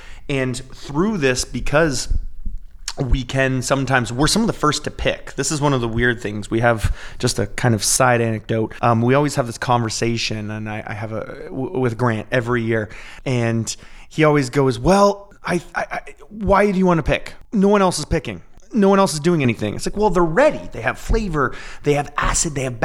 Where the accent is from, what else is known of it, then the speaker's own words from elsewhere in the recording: Ontario, Canada; I'm Canadian, I'm from Ontario, I'm from a small town farming community.